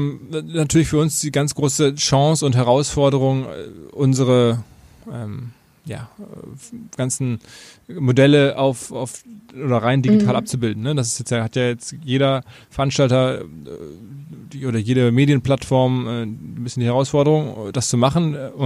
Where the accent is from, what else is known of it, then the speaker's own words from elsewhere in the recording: North Rhine-Westphalia, Germany; now in Hamburg, Germany; Unternehmer aus Hamburg, geboren im Ruhrgebiet, dort aufgewachsen